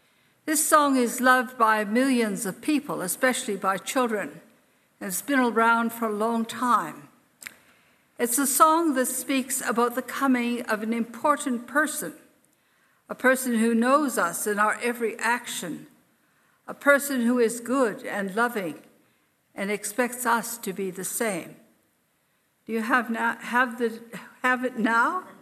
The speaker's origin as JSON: {"language": "English", "country": "Canada", "tie": "born or raised there", "said": "But I remember that a lot of baking was done when I grew up in Canada."}